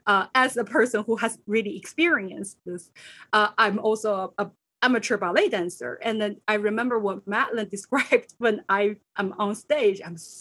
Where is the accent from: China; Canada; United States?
China; English is a second language; because, you know, I grew up in Asia, in China, and I didn't have a very traditional training background.